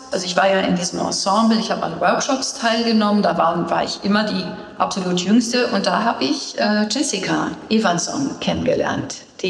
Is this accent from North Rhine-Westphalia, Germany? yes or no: no; Eckernförde, Schleswig-Holstein, Germany; Ich bin ja aufgewachsen in Eckernförde in Schleswig-Holstein, direkt am Meer